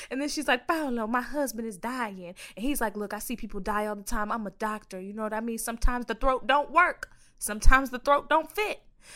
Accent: Texas, United States; and my friend Priscilla always says this because I'm from Texas.

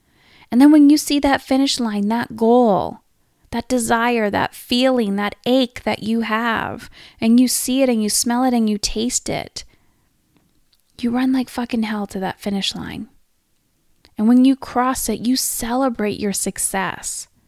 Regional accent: Canada; not miles, kilometers, because I'm Canadian, kilometers

